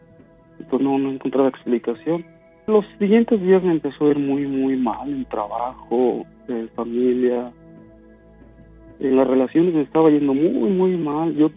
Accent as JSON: {"language": "Spanish", "region": "San Luis Potosí", "country": "Mexico", "tie": "born or raised there", "lives_now": "Kingston, United States", "said": "Ahorita estoy residiendo en Kingston, Texas, pero yo soy originario de San Luis Potosí."}